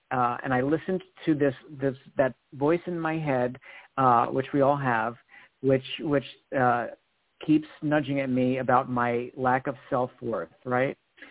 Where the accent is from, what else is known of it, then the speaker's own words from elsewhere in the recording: Bronx, New York, United States; I am from the Bronx, and I am a hustler.